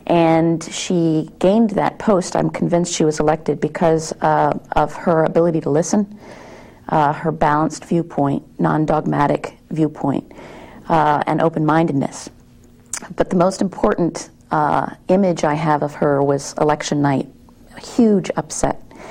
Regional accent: Greenwich, Connecticut, United States; also born or lived in Washington, D.C.; I was born in Washington, D.C. And shortly after that, my family moved to Greenwich, Connecticut, where I was raised until my college years.

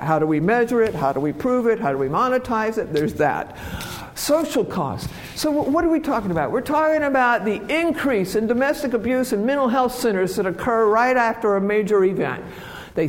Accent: Texas, United States; also born or lived in Gulf Coast / South Louisiana / Colorado / Rhode Island; so I'm from the Gulf Coast, I grew up in Texas, I spent most of my professional life in enlightened places like South Louisiana, and Colorado, and Rhode Island, and Thailand, and D.C.

